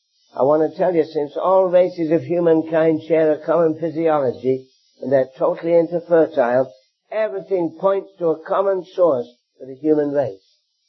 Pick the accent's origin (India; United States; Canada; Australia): Canada; I come from Canada. We've just legalized same-sex marriage.